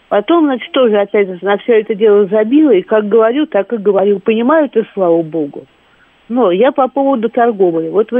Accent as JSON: {"language": "Russian", "country": "Russia", "said": "Я говорю, нет, ну что, мы из России."}